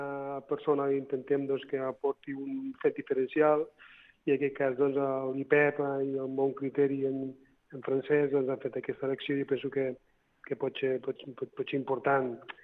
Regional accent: Andalusia, Spain; first language Spanish; Catalan is a second language; also born or lived in Catalonia; jo soc andalús, soc català, i no tinc cap mena de problema

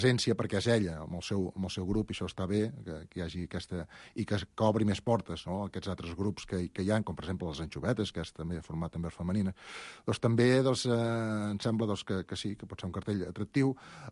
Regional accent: Catalonia, Spain; Els que venim de l'Empordà cap aquí

